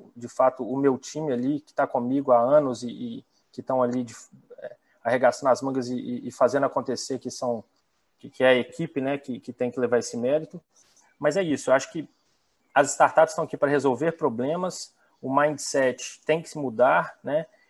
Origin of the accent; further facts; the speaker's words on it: Belo Horizonte, Minas Gerais, Brazil; eu sou mineiro de Belo Horizonte, né, e o mineiro é desconfiado